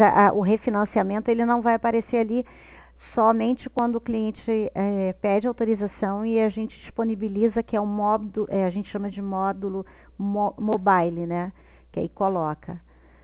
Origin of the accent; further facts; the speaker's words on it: Rio de Janeiro, Brazil; Eu sou do Rio de Janeiro